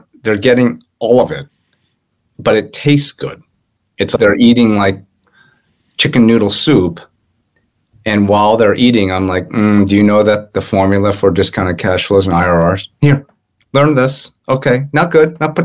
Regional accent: Boston, Massachusetts, United States; And you know, the Boston Globe just did a piece. My hometown paper just did a piece on the book, which was really nice of them.

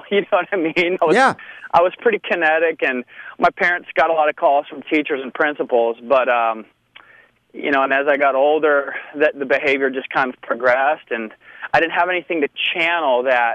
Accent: Bloomington, Illinois, United States; Yeah, that's right. In Bloomington Normal, basically, yeah.

